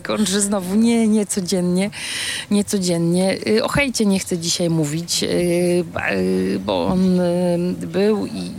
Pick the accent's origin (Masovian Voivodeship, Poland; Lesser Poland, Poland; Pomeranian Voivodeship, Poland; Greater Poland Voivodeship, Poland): Pomeranian Voivodeship, Poland; Gdańsk; mówimy, że jesteśmy z Gdańska